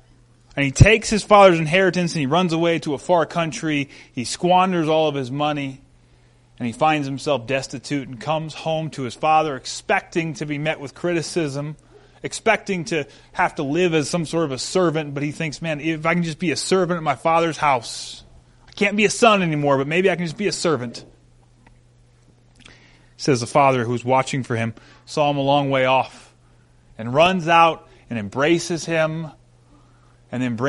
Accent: India; back in my home country of India

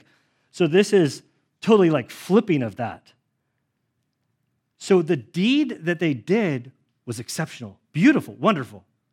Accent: United States; because I'm an American Christian, we always have to point out

